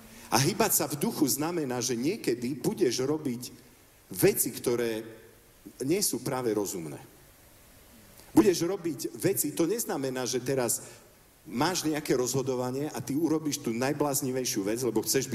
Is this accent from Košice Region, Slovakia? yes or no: yes; Košice, Košice Region, Slovakia; born there; Ja som tu nedaleko, jednak som sa narodil v Košiciach, ale tu nedaleko som študoval na vysokej škole, som vyštudovaný lekár